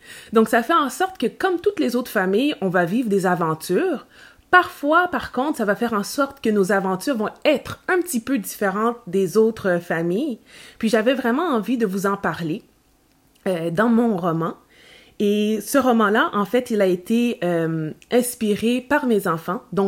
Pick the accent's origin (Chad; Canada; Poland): Canada; Quebec; je suis une Québécoise qui est d'origine haïtienne, donc j'ai la peau noire.